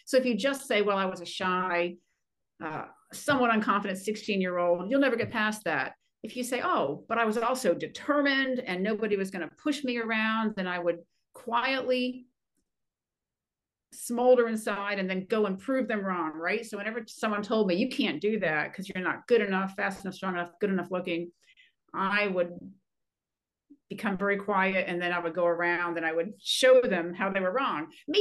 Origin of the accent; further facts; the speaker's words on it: Maryland, United States; I was born and raised near Baltimore.